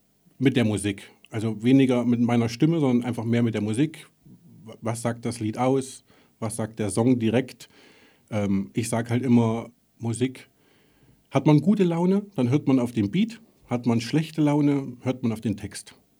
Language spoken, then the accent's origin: German; Thuringia, Germany; ja, ich komme aus Thüringen. Man hört es vielleicht auch, ich habe einen Akzent, den verheimliche ich auch nicht.